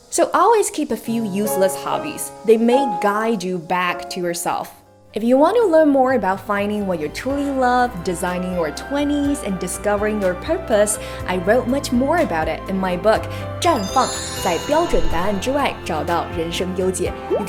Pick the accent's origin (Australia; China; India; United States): China; Growing up in China, many of us were raised inside a system shaped by planned economy thinking.